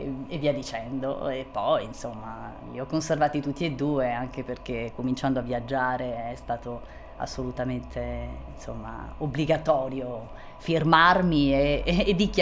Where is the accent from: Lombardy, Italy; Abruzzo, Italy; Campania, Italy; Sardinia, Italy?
Sardinia, Italy; Cagliari; also born or lived in Ghilarza; sono sardissima perché sono nata a Cagliari, vissuta a Ghilarza, poi ritornata a Cagliari, però le origini chiaramente non sono sarde, nel senso che papà è sardo, è nato però fuori e questo doppio cognome è del Lazio, del centro Italia.